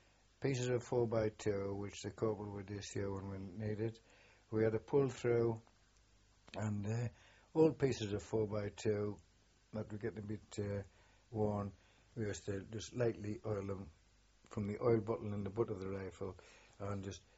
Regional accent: Shiny Row, North East England, United Kingdom; accent: Geordie; But my accent was never a strong Geordie accent, because I'd come from round about the Shiny Row area, which is halfway between Sunderland and county city of Durham

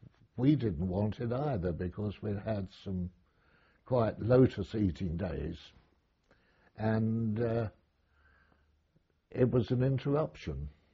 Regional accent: London, United Kingdom; born there; I was born in West London in 1920.

